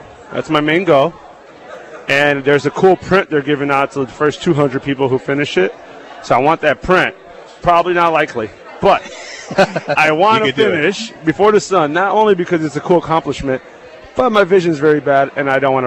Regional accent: Chicago, Illinois, United States; Okay, I'm from Chicago. We have the lake breeze.

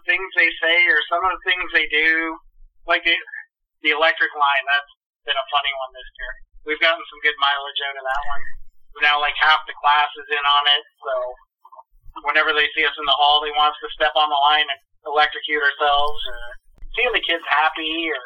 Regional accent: Kitchener, Ontario, Canada; I'm from Kitchener originally and moved down here in 2005 when my wife at the time and I, we adopted two girls from the area.

